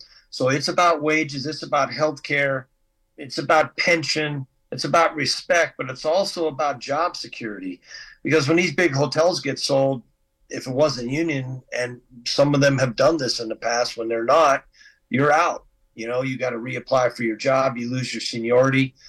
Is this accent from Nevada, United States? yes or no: yes; Las Vegas, Nevada, United States; I was born and raised here in Las Vegas. My parents worked in the hotels. I worked in the hotels.